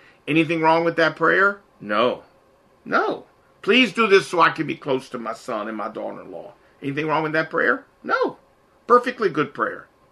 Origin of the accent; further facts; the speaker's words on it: Portsmouth, Virginia, United States; I grew up in Portsmouth, Virginia. I know about that city